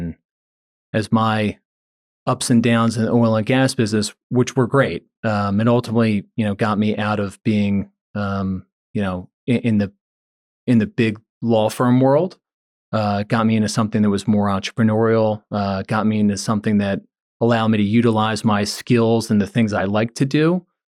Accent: Paoli, Pennsylvania, United States; So I grew up in Paoli, where our office is today. I'm the youngest of seven kids.

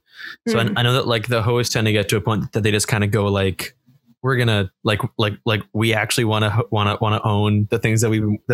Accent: Sarnia, Ontario, Canada; I usually also do, every week I complain about my hometown for a bit. I'm from Sarnia, Ontario

